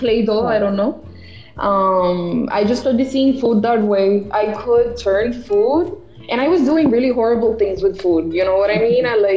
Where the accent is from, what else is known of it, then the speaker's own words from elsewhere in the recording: Puerto Rico; English is a second language; So I'm from Puerto Rico, as you explained. It's an island. It's a very, very small island. So we have a lot of coast, obviously. But personally, I grew up in the area of Puerto Rico, Macao. It's a beautiful mountain called Pitaya. That's where I grew up in.